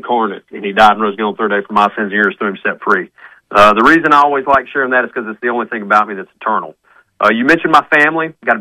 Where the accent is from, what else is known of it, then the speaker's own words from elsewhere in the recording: North Jefferson, Alabama, United States; Yeah, so I'm from a little bit north of Birmingham in North Jefferson, and grew up there, went to school at Mortimer Jordan, and still live in the same area.